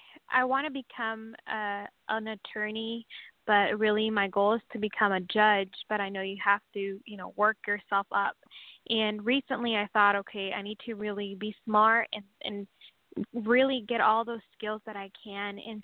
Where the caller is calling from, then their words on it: Washington, United States; I'm calling from Washington.